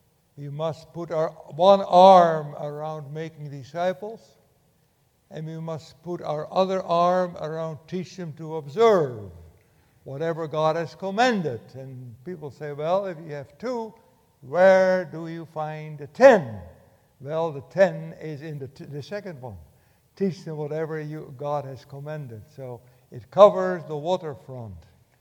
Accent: Netherlands; moved away as an adult; now in United States; I was born in the Netherlands. When I was 25 about, I came to North America, fell in love with it, stayed. I've been here since 1960.

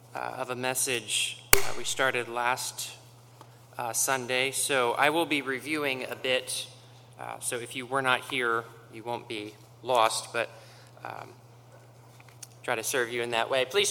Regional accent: Lancaster, Pennsylvania, United States; I am from Lancaster, Pennsylvania, so I traveled from south to the south end of Pennsylvania.

